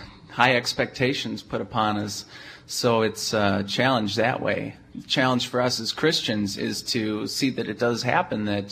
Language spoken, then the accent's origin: English; Portage, Wisconsin, United States; Portage, Wisconsin. So my home church is St. John in Portage